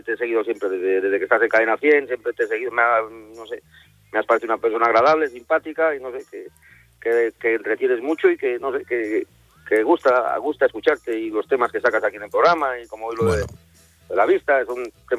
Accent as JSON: {"language": "Spanish", "town": "Palencia", "region": "Castile and León", "country": "Spain", "said": "Yo empecé en Santander y no era encargado y soy aquí de Palencia. Me volví para Palencia con el mismo jefe."}